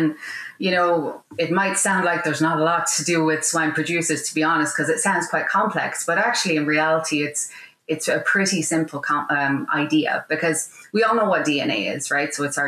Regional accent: southeast, Ireland; I grew up on a small dairy farm in the southeast of Ireland.

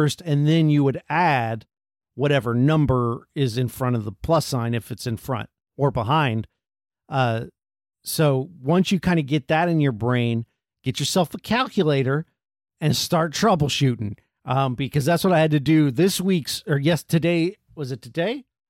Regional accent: United States; We don't know what kilometers are. We're from America

